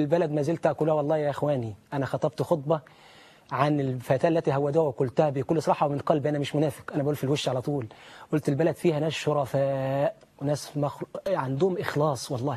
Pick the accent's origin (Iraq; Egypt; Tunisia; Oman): Egypt; أنا مواطن مصري، حتى لما كنتش مسلم، مواطن، مجرد مواطن. فأنا عشان كده أنا قلتها، لن أترك بلدي،